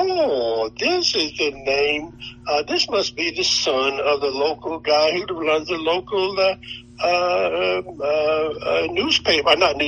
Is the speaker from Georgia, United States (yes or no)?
yes; Georgia, United States; Okay, well, I was born in Randolph County, Georgia, son of sharecroppers, and I went to public schools there.